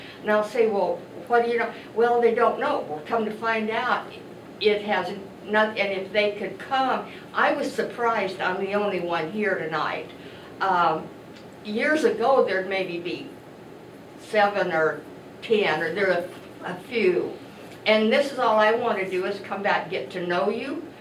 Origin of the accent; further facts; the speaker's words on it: Harrisburg, United States; But I grew up in Harrisburg, been here for over 50 years.